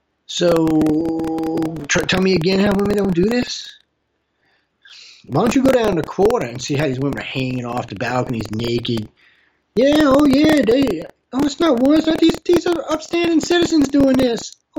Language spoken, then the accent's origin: English; New Orleans, Louisiana, United States; I grew up in New Orleans, okay?